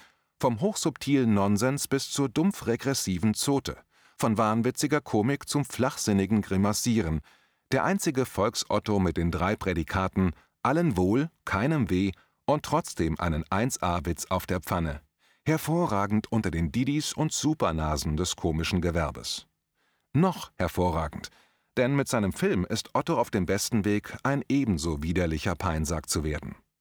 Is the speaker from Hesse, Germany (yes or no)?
yes; Limburg, Hesse, Germany; in meiner alten Heimatstadt Limburg